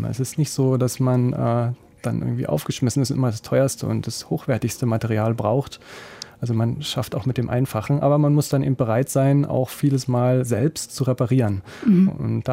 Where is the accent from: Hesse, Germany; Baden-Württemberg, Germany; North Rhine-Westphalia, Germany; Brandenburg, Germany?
Brandenburg, Germany; an einem Tag aus der Niederlausitz, wo ich herkomme, bis nach Berlin und zurück.